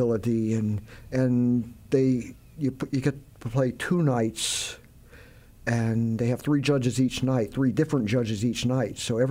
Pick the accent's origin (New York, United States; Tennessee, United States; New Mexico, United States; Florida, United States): Tennessee, United States; Memphis; Well, I grew up in Memphis listening to the blues and R&B